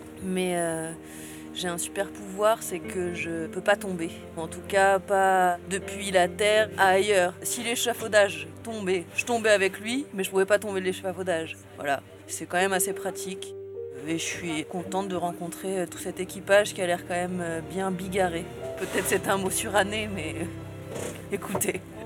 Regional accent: Clermont-Ferrand, Auvergne-Rhône-Alpes, France; J'ai 86 ans. Je viens de Clermont-Ferrand. C'est la première fois que je vois la mer de ma vie.

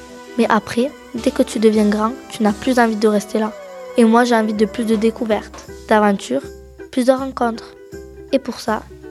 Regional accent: Saint-Affrique, Occitanie, France; J'ai grandi en Aveyron, à Sainte-Afrique. Mes parents, mes grands-parents, ma tante, mon tonton habitaient là. Au début du CM1, je suis partie à Toulouse avec mes parents.

